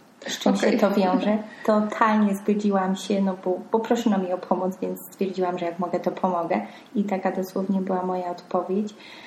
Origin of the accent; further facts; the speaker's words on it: southern Poland, Poland; now in United Kingdom; Jestem w Anglii od 10 lat. Pochodzę z południa Polski, niedaleko gór. Nazywają mnie niskopienną góralką.